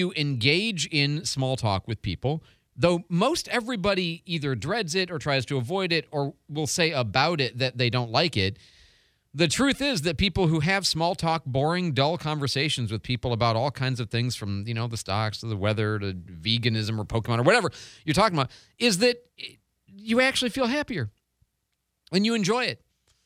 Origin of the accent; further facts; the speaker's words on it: Michigan, United States; I grew up in Michigan. Went to U of I.